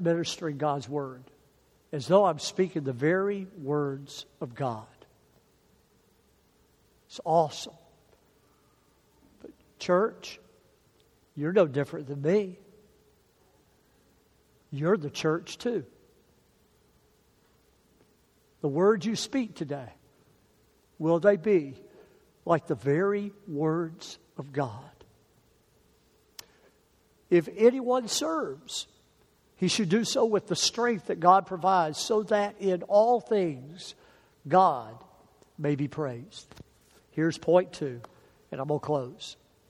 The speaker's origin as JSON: {"language": "English", "region": "the South", "country": "United States", "said": "I don't want to sound stupid because I'm from the South and some of the words I use and my kids pick on me enough."}